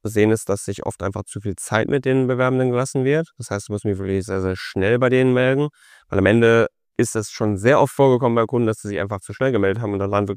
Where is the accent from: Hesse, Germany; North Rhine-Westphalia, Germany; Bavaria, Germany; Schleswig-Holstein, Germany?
North Rhine-Westphalia, Germany; Bad Oeynhausen; ich komme aus Bad Oeynhausen.